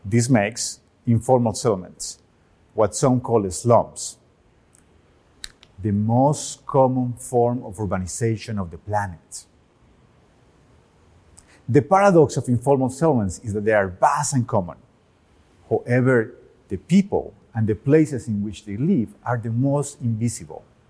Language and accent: English; Medellin, Antioquia, Colombia; When I was 6 years old, growing up in Medellin, Colombia